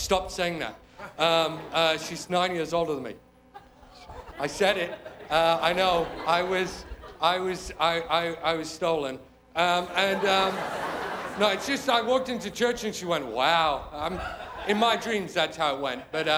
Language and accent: English; England, United Kingdom; So I'm from England.